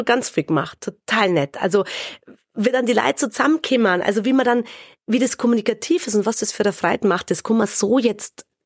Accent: Munich, Bavaria, Germany; weil ich bin ja in Minga aufgewachsen

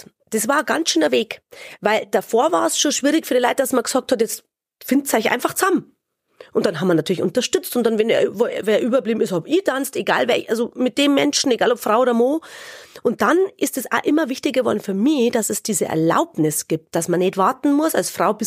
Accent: Munich, Bavaria, Germany; weil ich bin ja in Minga aufgewachsen

